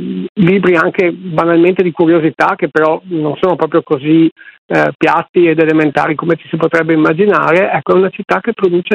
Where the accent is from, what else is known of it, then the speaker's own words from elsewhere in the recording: Venice, Veneto, Italy; io sono veneziano da sempre, ci ho sempre abitato e assisto con grande tristezza a questo spopolamento di cui parlavo